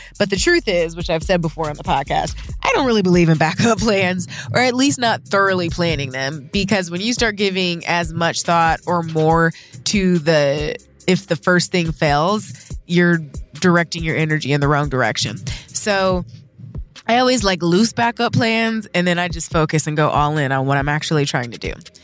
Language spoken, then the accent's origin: English; Toledo, Ohio, United States; born there; No, I was born in Toledo, Ohio. Shout out to the 419 for life.